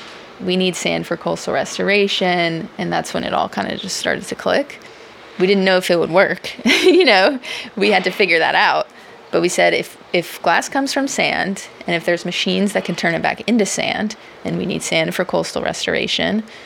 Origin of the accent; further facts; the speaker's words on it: Carencro, Louisiana, United States; I'm from Cairn Crow, Louisiana. It's right outside of Lafayette. And just growing up in South Louisiana